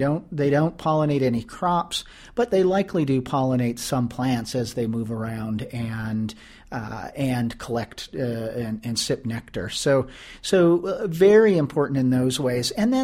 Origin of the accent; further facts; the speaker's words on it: Nebraska, United States; I grew up in Nebraska, and I took my family back for the summer or for a few weeks in the summer